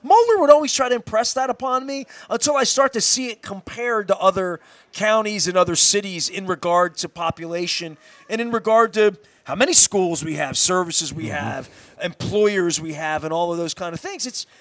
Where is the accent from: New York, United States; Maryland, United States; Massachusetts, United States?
Maryland, United States; I'm from the East Point area, and it's always like, what's going to happen to that, what that's going to become.